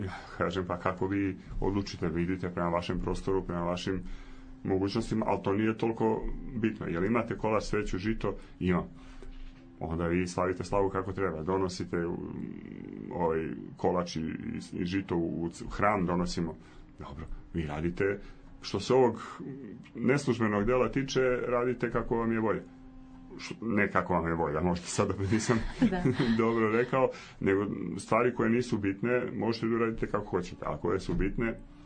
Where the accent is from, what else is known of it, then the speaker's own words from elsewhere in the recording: Dalmatia, Croatia; Mi smo Dalmatinci